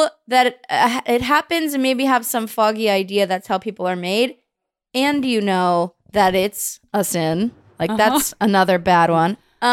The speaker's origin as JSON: {"language": "English", "region": "California", "country": "United States", "tie": "born or raised there", "said": "So I was Baptist, but it's interesting because I grew up in the Bay Area."}